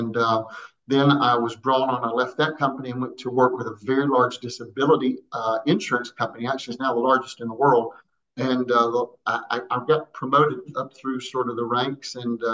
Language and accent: English; South Carolina, United States; born there; I was born in South Carolina. My father was a Pentecostal minister.